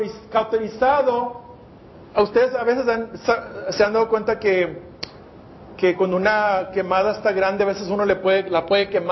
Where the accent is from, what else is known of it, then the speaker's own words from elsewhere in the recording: United States; Yo fui criado en los Estados Unidos, yo nací, yo soy americano, pero mi papá fue mexicano.